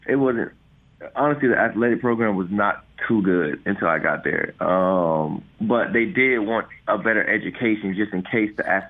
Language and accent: English; St. Petersburg, Florida, United States; Yeah, born and raised in St. Petersburg, and, you know, I lived in some apartment units called